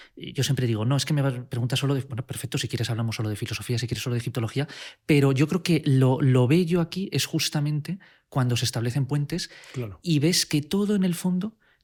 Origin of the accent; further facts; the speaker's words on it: Coslada, Community of Madrid, Spain; Desde pues que me pasaba tardes enteras al salir del colegio en la biblioteca municipal en Coslada, de donde yo soy